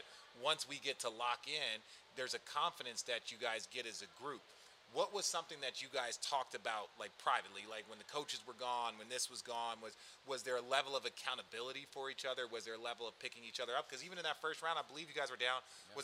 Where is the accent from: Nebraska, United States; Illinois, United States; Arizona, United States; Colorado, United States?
Arizona, United States; Phoenix; No, we're both from Phoenix. Both Phoenix.